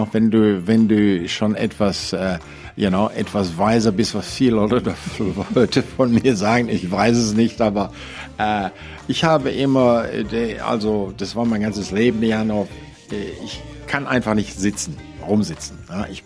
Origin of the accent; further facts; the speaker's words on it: Essen, North Rhine-Westphalia, Germany; moved away as an adult; now in Australia; ich bin in der Stadt groß geworden, Essen, ja, Köln, Düsseldorf in Deutschland, bin hier hingekommen auf Urlaub. Ich wusste nicht, dass ich in Australien bleibe. Ich bin einfach geblieben